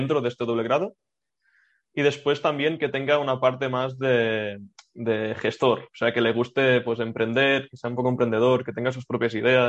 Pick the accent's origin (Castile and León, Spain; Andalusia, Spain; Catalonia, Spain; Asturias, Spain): Catalonia, Spain; Sort; soy de Sort y hice mi bachillerato también ahí.